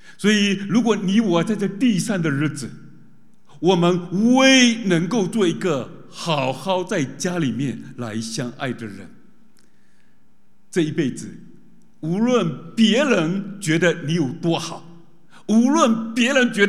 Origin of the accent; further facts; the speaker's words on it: Fujian, China; 我在福建的农村长大的，那家里发生过一些悲剧。